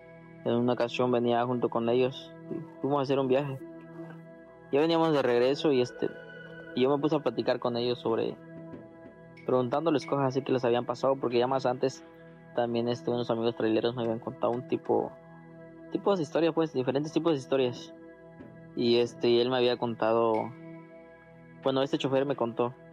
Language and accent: Spanish; Chetumal, Quintana Roo, Mexico; soy de aquí de Chetumal. Actualmente vivo por ahí cerca